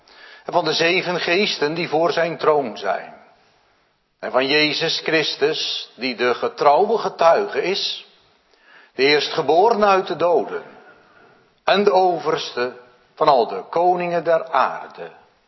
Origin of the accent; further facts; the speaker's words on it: Veen, North Brabant, Netherlands; Ik ben afkomstig uit Veen.